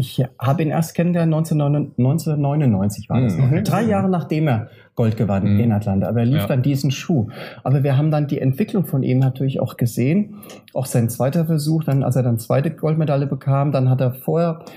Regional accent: Offenbach, Hesse, Germany; Und bei Frankfurt Offenbach meine Heimatregion.

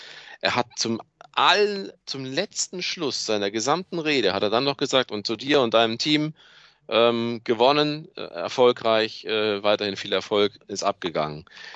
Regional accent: Munich, Bavaria, Germany; ich als in Deutschland Lebender, in Deutschland Geborener, auch als Münchner

